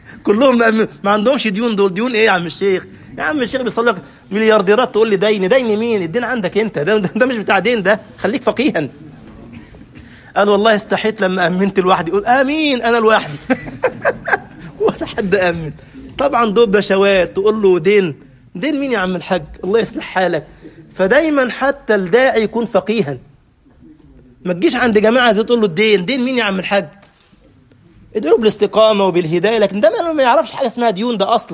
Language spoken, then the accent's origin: Arabic; Cairo, Cairo Governorate, Egypt; طبعا منطقة التجمع عندنا في القاهرة